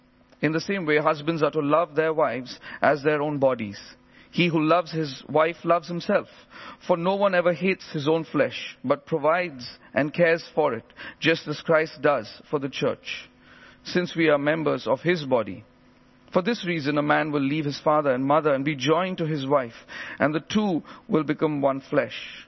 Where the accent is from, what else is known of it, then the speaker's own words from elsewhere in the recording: India; now in England; I don't know if you feel it here in England, but I come from India.